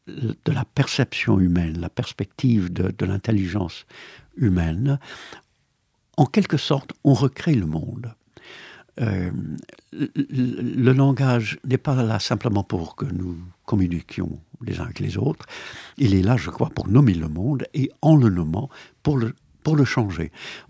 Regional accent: United Kingdom; French is a second language; je dis « nos » en tant que britannique, je dirais « nos » en tant que français aussi.

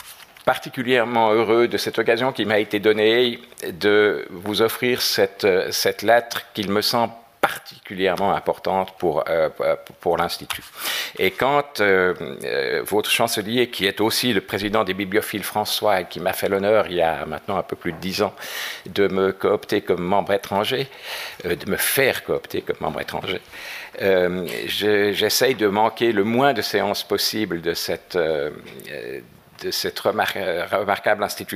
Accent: Geneva, Switzerland; vous savez, en Suisse, on n'est pas Suisse, hein. On est d'abord Genevois. Et je viens d'une famille où on est Genevois depuis plus de 600 ans.

